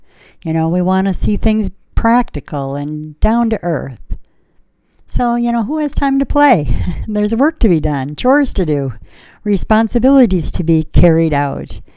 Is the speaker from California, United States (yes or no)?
no; Iowa, United States; And growing up in Iowa, it was always time to go back to school, right?